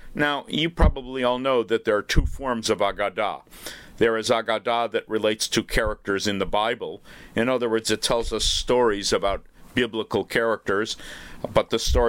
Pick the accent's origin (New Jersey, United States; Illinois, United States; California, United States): Illinois, United States; Chicago; I had actually learned it in Hebrew school, in my conservative Hebrew school growing up in Chicago